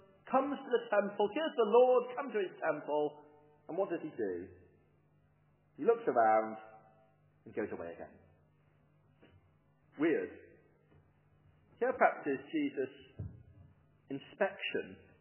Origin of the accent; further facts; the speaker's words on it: United Kingdom; I know we're British and middle class and so on